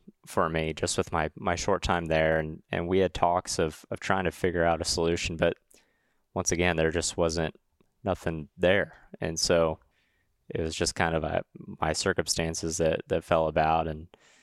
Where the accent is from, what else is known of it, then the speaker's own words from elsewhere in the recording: Huntington Beach, California, United States; I'm from Huntington Beach, California.